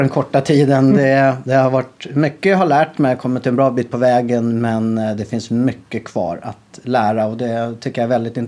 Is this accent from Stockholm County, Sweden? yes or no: yes; Stockholm, Stockholm County, Sweden; now in Enköping, Sweden; Privatpersonen är en 44-årig kille som är född och uppvuxen i Stockholm, flyttade till Enköping för 12 år sedan drygt.